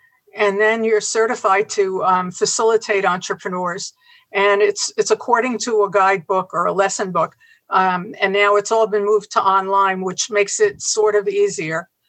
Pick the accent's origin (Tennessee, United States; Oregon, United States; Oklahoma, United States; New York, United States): New York, United States; New York City; born there; I was born in Uptown Manhattan.